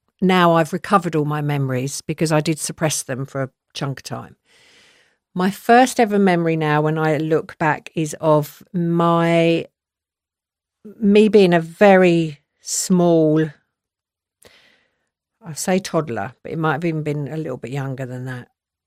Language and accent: English; London, United Kingdom; now in Surrey, United Kingdom; So my background now is I'm from Southwest London. I spent my first 10 years there. I spent the next 10 years in, well, maybe more than that, actually, my sort of adult, young adult life in West London. I now live in Surrey